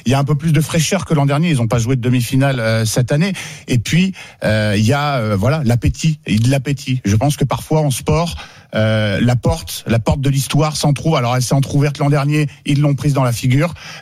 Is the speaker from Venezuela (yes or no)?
no; Pessac, Nouvelle-Aquitaine, France; Pessac, c'est chez moi. Voilà, c'est là où j'ai grandi